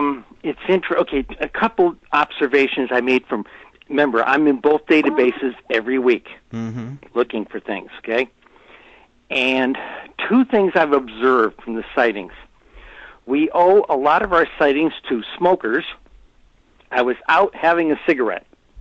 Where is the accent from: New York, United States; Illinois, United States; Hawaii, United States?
New York, United States; when I did the county study for New York State, which was the first one I did because it's my home state